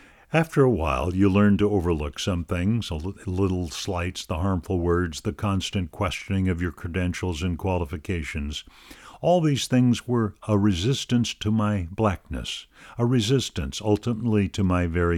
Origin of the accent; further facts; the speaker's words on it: Jackson, Mississippi, United States; I was born in Mississippi in 1952 when Jim Crow segregation was still very much alive, and became acquainted with the Lutheran Church Missouri Synod when I was 9 years old. I was baptized at the age of 10 at St. Paul Lutheran Church in Jackson, Mississippi